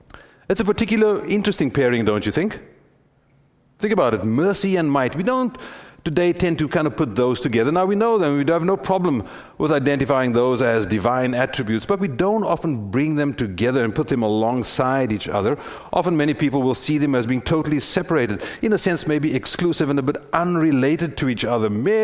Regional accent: South Africa; you know that I come from South Africa, and we've got that country to the north that has had this oppressive dictator for almost 40 years.

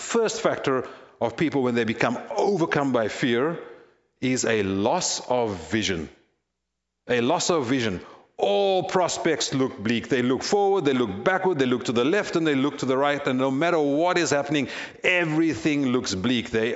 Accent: South Africa; As you know, I'm a person of color and I grew up in South Africa. And what did that mean? It means that I lived in a segregated neighborhood, I went to a segregated school, and I traveled on segregated transport.

